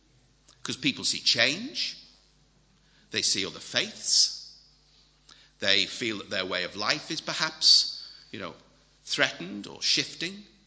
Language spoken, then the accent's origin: English; Liverpool, North West England, United Kingdom; You know, I come from Liverpool. It was built on slavery.